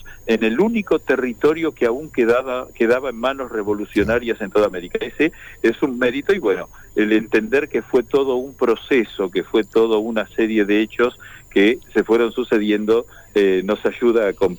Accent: Argentina

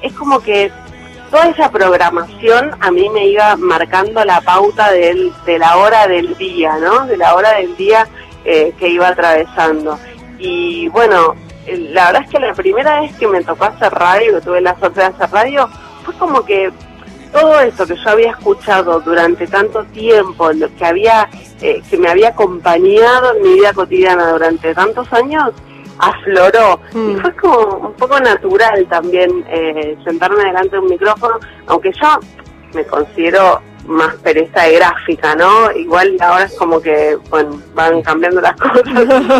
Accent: Lomas de Zamora, Buenos Aires Province, Argentina; mis primeros recuerdos de la radio en mi casa, en la infancia, en Lomas, yo nací y crecí en Lomas de Zamora, la radio estaba prendida todo el día

